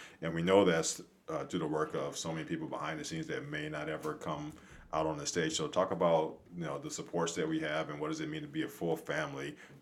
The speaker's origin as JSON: {"language": "English", "region": "the South", "country": "United States", "said": "I'm from the South, and as soon as you said New Orleans, I got really hungry"}